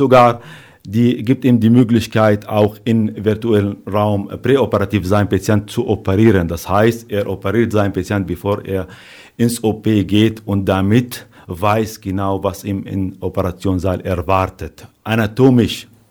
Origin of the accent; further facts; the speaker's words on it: Syria; now in Germany; Ich bin seit 2008 hier in Barbara Klinik tätig, überhaupt in Deutschland seit 2008. Ich komme ursprünglich aus Syrien